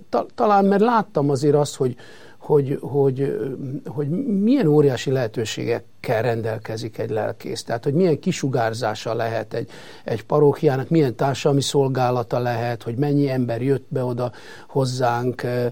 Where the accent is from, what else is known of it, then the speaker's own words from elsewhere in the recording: Tengelic, Tolna, Hungary; A történet ugye valaholnan Tolna megyéből indul el, az én élettörténetem, nevezetesen egy kis faluból, Tengelic.